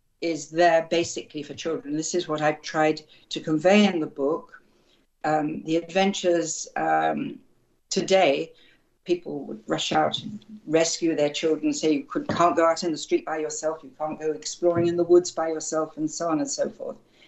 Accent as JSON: {"language": "English", "town": "Croydon", "region": "London", "country": "United Kingdom", "tie": "born or raised there", "said": "I grew up just outside Croydon, basically just outside London. It was basically London."}